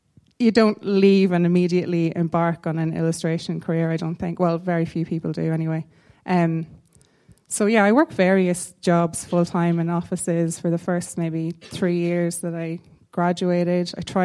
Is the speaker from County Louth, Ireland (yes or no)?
yes; Dundalk, County Louth, Ireland; I'm from a town called Dundalk in a county called Louth in the northeast of Ireland, which none of you have probably heard of. It's incredibly small. There's nothing really there.